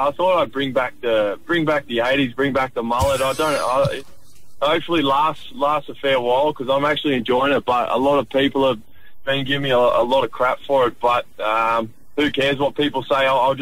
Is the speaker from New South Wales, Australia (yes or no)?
no; Queensland, Australia; hopefully playing good footy for the Titans in my last year here because, it's my hometown and I love the place